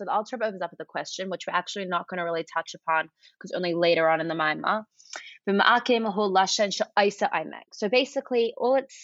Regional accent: Sydney, New South Wales, Australia; now in New York, United States; I'm from Sydney, Australia. I live in New York.

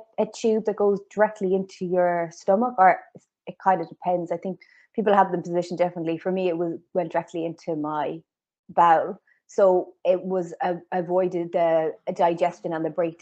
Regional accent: Cardiff, Wales, United Kingdom; born there; So I guess if I go back to the very beginning, I was born in Cardiff

